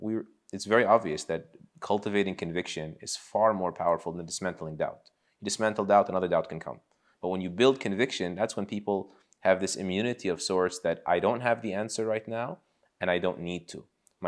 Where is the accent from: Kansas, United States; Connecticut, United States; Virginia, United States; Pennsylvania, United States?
Pennsylvania, United States; But we're from Pennsylvania, so we have guns.